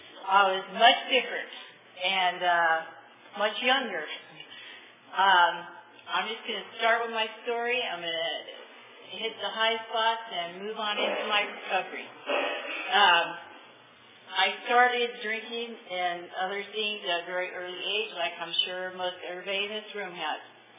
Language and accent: English; Michigan, United States; And I'm from Michigan.